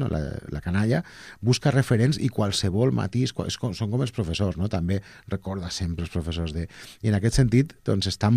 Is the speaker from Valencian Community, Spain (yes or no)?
yes; Castelló de la Plana, Valencian Community, Spain; Jo soc de Castelló, ja, i igual m'ho noteu una mica per l'accent, i allà l'esplai no existeix massa